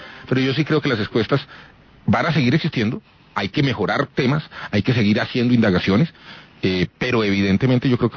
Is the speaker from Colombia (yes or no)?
yes; Bogotá, Colombia; Nosotros nos criamos en el Bosque Popular